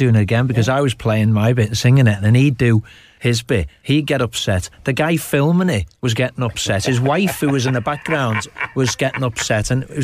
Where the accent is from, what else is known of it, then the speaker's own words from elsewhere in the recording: Liverpool, North West England, United Kingdom; born there; when I was born in Liverpool, the nurse who delivered me was from Killarney